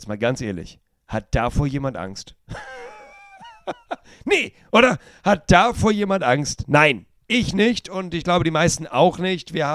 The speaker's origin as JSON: {"language": "German", "region": "Hamburg", "country": "Germany", "said": "als Hamburger meine Sympathie natürlich Buller Rouge und Van der Vaart."}